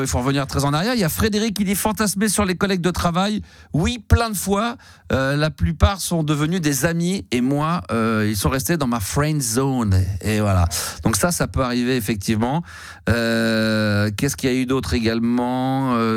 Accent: Nice, Provence-Alpes-Côte d'Azur, France; Je suis niçois d'autant plus.

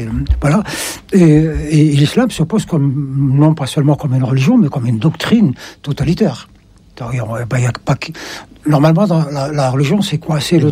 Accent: Algeria; now in France; Je suis algérien en Algérie et je suis français en France. Maintenant que j'ai la nationalité française, je me revendique comme français.

